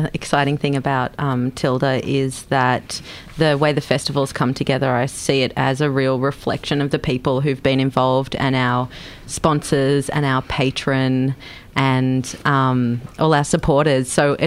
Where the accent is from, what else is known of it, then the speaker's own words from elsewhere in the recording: Newcastle, New South Wales, Australia; I'm from Newcastle, like, and I was so excited